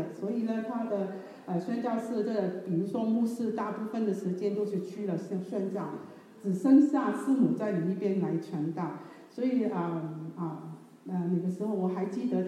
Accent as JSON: {"language": "Chinese", "region": "Southern District", "country": "Hong Kong", "tie": "born or raised there", "said": "然后我出生在一个香港的一个岛哈，就在香港的南区哈，这一个地方你看见有一个村庄哈。"}